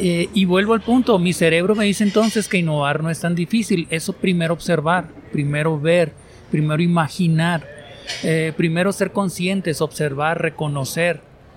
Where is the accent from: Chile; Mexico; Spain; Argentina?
Mexico; Sonora; Vengo de Sonora, México, un estado, lo que llaman departamento, al norte de México, al noroeste. Hacemos frontera con Estados Unidos, o sea, muy al norte.